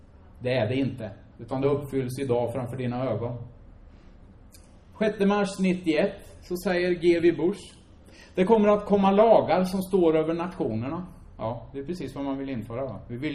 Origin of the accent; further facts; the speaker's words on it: Finspång, Östergötland, Sweden; Men jag har tittat när jag föddes i gamla arkiv hemma i Finspång.